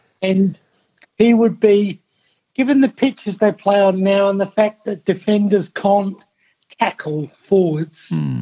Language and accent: English; England, United Kingdom; I'm English